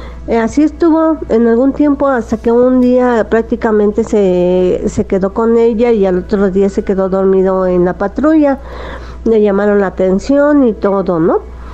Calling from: Atizapán, State of Mexico, Mexico; de Atizapán.

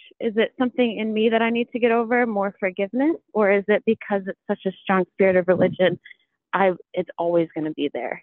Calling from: Michigan, United States; I'm calling from Michigan.

